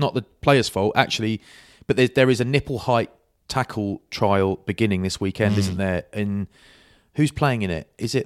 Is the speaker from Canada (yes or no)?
no; England, United Kingdom; I'm English, so I'm glad they won